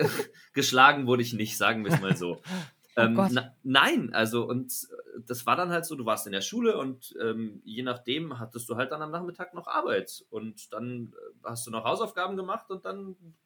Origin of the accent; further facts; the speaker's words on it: Munich, Bavaria, Germany; Das war in München eben. Ich komme ja aus München.